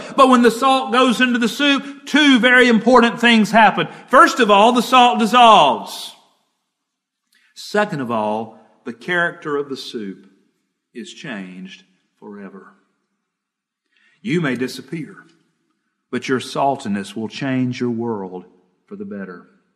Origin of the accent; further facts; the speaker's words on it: Piedmont, Alabama, United States; I grew up in Calhoun County, Piedmont. little small town there.